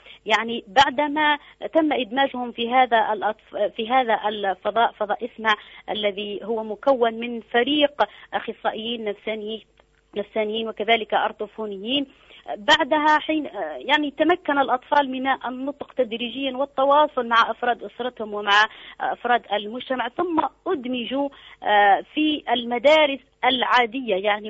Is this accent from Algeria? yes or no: yes; Algeria; وإلى عائلتي بوجه الخصوص في الجزائر وإلى مدينتي التي أحب وادي سوف.